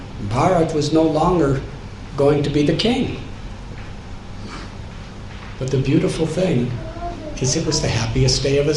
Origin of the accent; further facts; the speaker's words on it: United States; also born or lived in New Vrindaban; Believe it or not, I'm an American, and I used to do that every day. Not in Chicago, in New Brindavan. Because I was milking cows, and we had to make our own butter by churning.